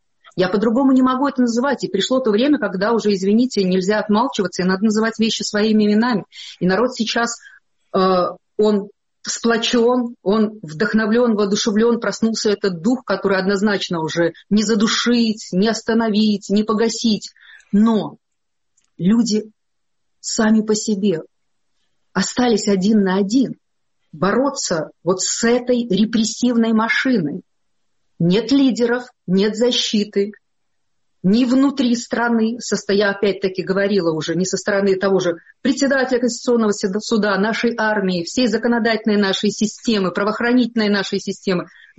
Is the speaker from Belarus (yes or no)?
yes; Belarus; Мы всегда были белорусы со знаком качества, чистые, такие благородные белорусские.